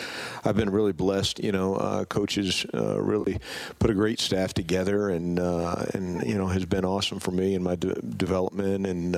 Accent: Syracuse, New York, United States; Well, Ithaca College is my alma mater. I grew up in Syracuse.

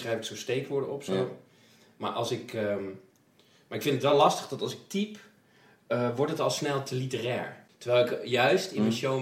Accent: Twello, Gelderland, Netherlands; Maar ik kom uit Twello.

